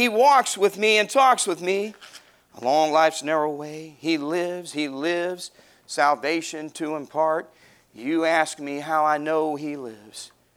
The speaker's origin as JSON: {"language": "English", "region": "Arkansas", "country": "United States", "said": "Now, I'm from the South in Arkansas. When we say Coke, that means anything."}